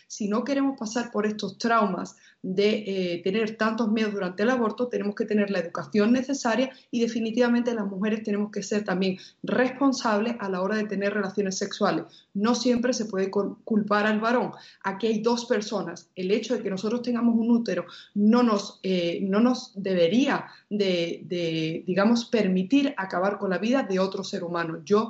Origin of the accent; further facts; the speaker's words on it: Spain; also born or lived in United States; yo soy española y estadounidense